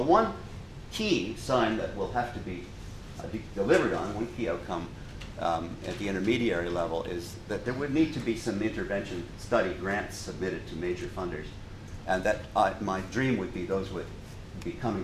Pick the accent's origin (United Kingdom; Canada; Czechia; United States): Canada; My own view as a Canadian is that the NHS, compared to the Canadian healthcare system